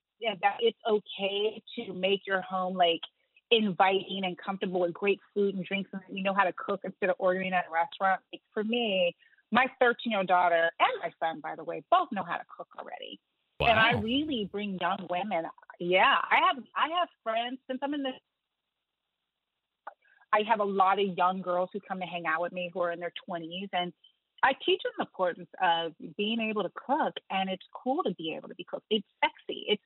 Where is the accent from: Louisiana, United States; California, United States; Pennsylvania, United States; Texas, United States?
California, United States; Los Angeles; And then I'm LA, born and raised in Los Angeles.